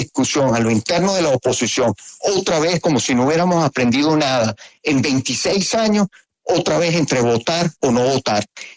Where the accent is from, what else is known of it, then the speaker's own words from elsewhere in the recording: Venezuela; el reto que nosotros tenemos como venezolanos demócratas es que en este país haya separación de poderes